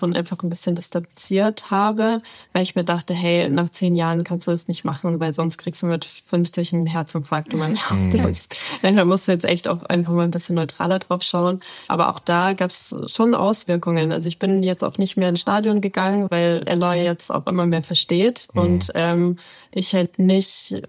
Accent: Munich, Bavaria, Germany; ich komme halt aus München. Ich habe halt hier auch viele langjährige Freunde.

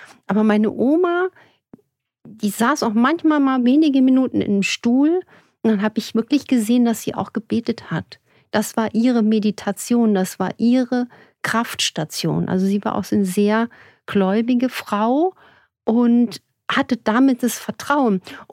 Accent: Saarland, Germany; wir kommen ja aus dem Saarland

